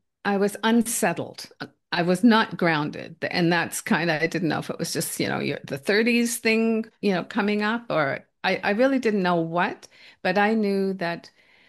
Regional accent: Nova Scotia, Canada; also born or lived in Newfoundland; I grew up in Nova Scotia, which is on the east coast of Canada. I went to, or I started university in Newfoundland, which was going as far east as you could go.

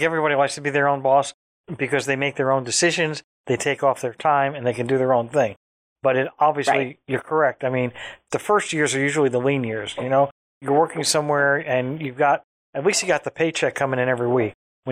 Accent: Roslyn, New York, United States; Well, I grew up in Long Island.

